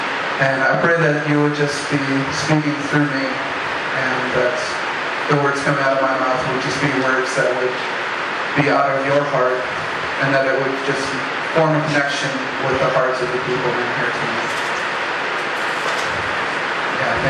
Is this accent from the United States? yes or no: yes; United States; So because I'm American, people love to say, oh, you came up here, and I'm like, no, I came down here.